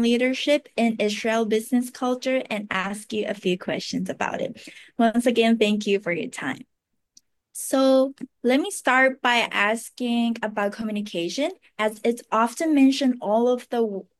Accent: Japan; also born or lived in Malaysia; So I grew up both in Japan and Malaysia.

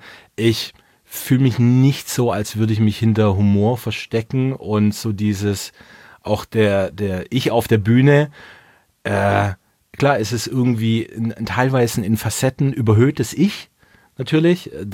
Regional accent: Baden-Württemberg, Germany; als Schwabe

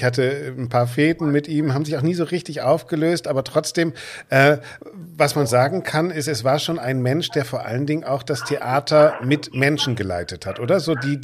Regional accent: Bremen, Germany; Bremen, das ist meine Heimatstadt.

